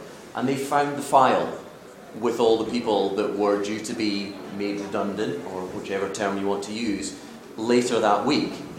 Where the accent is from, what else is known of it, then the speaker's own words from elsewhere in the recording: Scotland, United Kingdom; now in Seattle, United States; So originally from Scotland, obviously, but I do live up in the Seattle area.